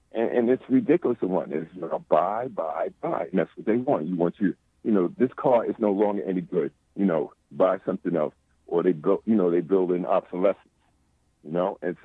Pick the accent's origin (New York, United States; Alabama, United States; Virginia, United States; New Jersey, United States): New York, United States; Queens; I'm 64, born in 52. I'm from Queens, mm-hmm. and not too far from, I think, from where you're from, on the island.